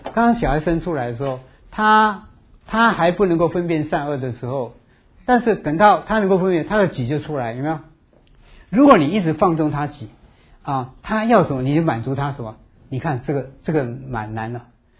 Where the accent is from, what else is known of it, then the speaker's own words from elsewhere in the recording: China; 所以我们中国人说这个人像犹太人，有没有？